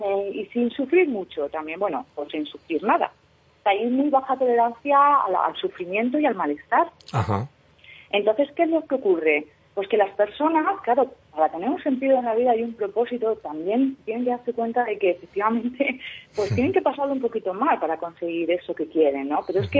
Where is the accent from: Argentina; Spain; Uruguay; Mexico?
Spain; Madrid, Community of Madrid; accent: Madrid; Sí, yo tengo una historia, y es que, fijaos, es que yo soy madrileña.